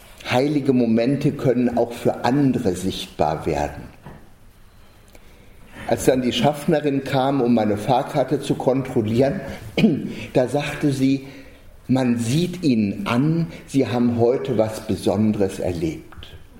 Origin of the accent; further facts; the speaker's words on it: North Rhine-Westphalia, Germany; Nur mein Trotz als Sauerländer reicht dafür allemal.